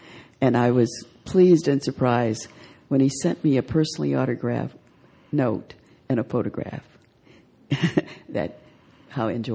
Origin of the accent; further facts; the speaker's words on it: Monroe, Louisiana, United States; When I grew up in Monroe, Louisiana, where there was a whole different story.